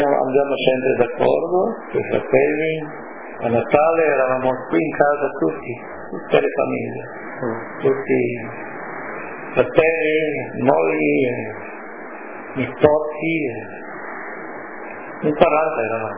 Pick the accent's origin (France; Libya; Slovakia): France; also born or lived in Italy; come che sono cresciuto in Francia in modo diverso, a me il modo italiano non lo trovavo giusto